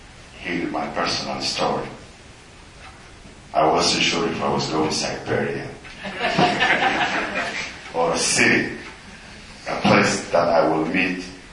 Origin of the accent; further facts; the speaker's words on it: Canada; I'm not less than anybody, and I'm proud of being Canadian.